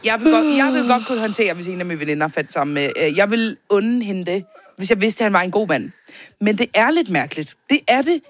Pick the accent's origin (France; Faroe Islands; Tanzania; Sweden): Faroe Islands; jeg er født og opvokset på Færøerne.